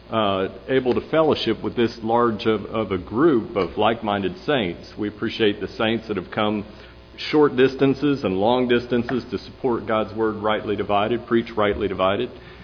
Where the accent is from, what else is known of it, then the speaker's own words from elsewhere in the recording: Knoxville, Tennessee, United States; I'm from Knoxville. I live in Knoxville.